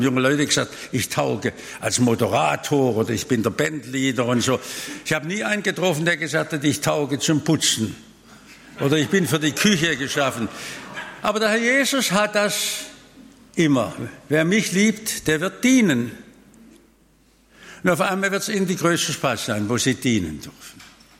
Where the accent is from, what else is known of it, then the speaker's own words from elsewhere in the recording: Germany; Und dann habe ich gesagt, ich komme aus Deutschland, hast du mir eine Botschaft für die Christen in Deutschland?